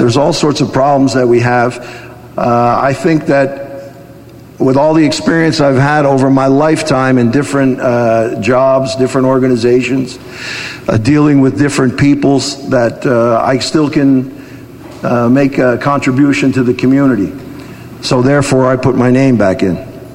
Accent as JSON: {"language": "English", "region": "New York", "country": "United States", "tie": "born or raised there", "said": "I was born in 1958 in New York. I went to school there, elementary school and high school."}